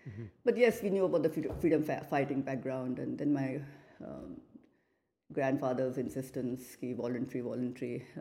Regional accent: Kolkata, West Bengal, India; And again, it had its roots in growing up in Calcutta and seeing these great disparities, yeah, in income.

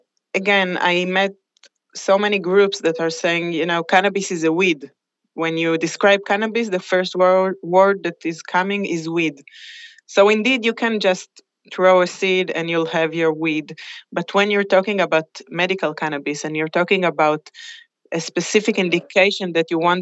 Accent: Israel; now in United Kingdom; I am from Israel, but I'm working in the UK with the group.

